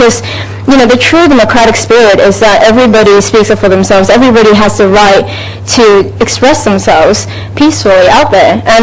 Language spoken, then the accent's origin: English; Hong Kong; growing up in Hong Kong